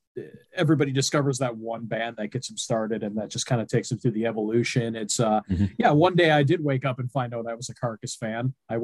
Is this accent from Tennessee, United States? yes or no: no; La Crosse, Wisconsin, United States; Well, the nice thing about growing up in La Crosse, where Jim and I are both from